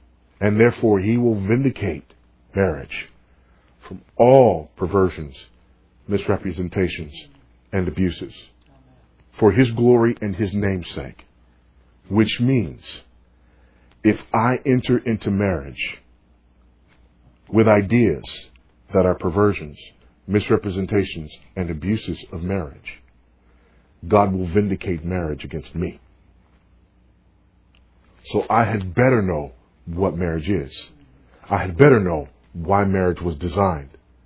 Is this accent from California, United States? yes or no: yes; Los Angeles, California, United States; Well, I grew up some in Los Angeles, but mostly when I got married.